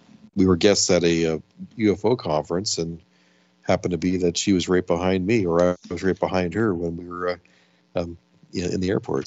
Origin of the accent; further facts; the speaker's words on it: Buffalo, New York, United States; born there; No. I was born in Buffalo, New York.